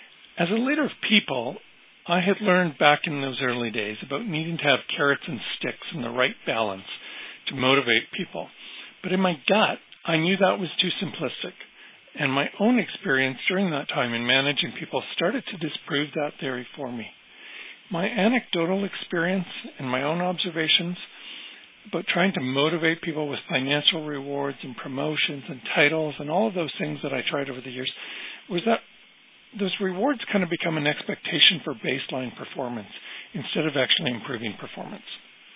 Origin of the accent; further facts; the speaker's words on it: Saskatchewan, Canada; now in Manitoba, Canada; I'd grown up on the prairies. I grew up in Saskatchewan. And so this kind of felt like coming home when I came back here.